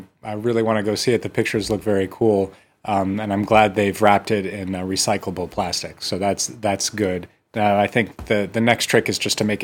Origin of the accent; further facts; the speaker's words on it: United States; and I'm American, but I love the peanut butter.